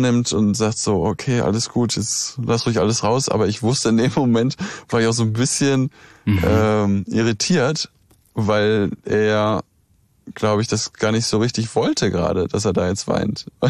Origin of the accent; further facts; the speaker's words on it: Bonn, North Rhine-Westphalia, Germany; Ich komme ja gebürtig aus Bonn und wir haben als Kinder Kastanien gesammelt.